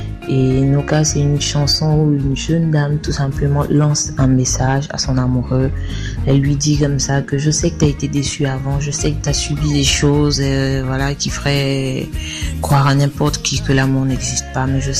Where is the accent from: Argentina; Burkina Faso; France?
Burkina Faso; une langue de chez moi, au Burkina.